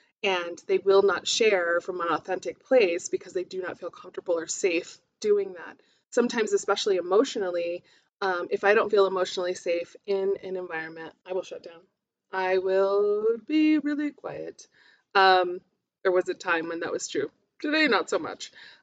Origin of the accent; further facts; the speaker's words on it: Albuquerque, New Mexico, United States; I grew up in the South Valley in Albuquerque, but I went to private school.